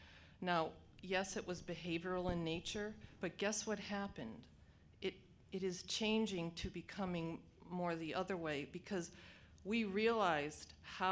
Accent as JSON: {"language": "English", "town": "Woodbury", "region": "New York", "country": "United States", "said": "I'm from Woodbury in the Mattituck Unitarian Universalist Society."}